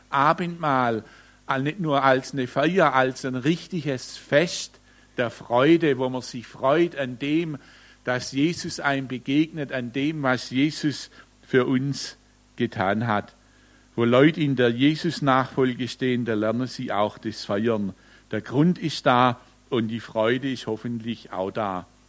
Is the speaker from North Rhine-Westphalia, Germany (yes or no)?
no; Baden-Württemberg, Germany; Ich bin ja im Dorf im Nordschwarzwald aufgewachsen. Viele von euch wissen es. Dort, wo die Leute so harzig sind wie die Schwarzwaldhänner. Jeder kennt jeden